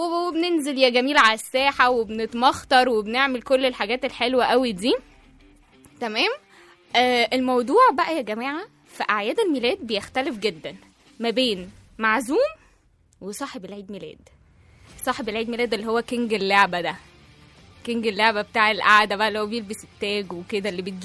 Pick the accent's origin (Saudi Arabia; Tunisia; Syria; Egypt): Egypt; احنا شعب مصري نحب الفرحه ونحب النعناشه ونحب الفرفشه والدندشه كده